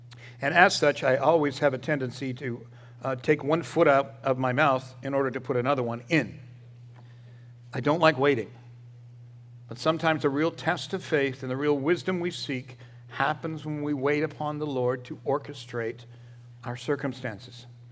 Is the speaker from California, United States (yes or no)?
yes; California, United States; I grew up in Southern California. It was very dry, especially in the summertime.